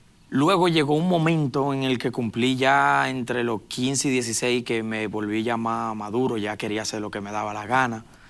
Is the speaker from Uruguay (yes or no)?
no; Dominican Republic; No, y de donde vengo, de mi República Dominicana.